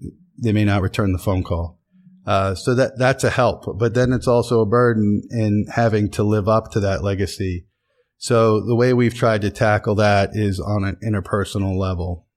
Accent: Williamsport, Pennsylvania, United States; Williamsport, Pennsylvania. Town of 35,000 people in the Susquehanna Valley.

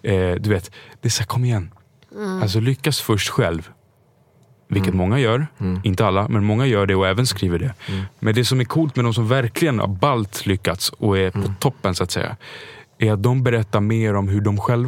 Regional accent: Stockholm, Stockholm County, Sweden; Alltså, Mariatorget är ju där jag kommer ifrån.

